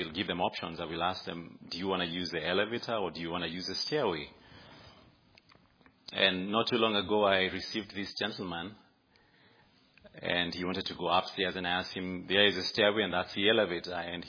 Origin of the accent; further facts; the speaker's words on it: Kenya; English is a second language; I come from Africa, and that's in Kenya, and I'm a student at Queenville Seminary.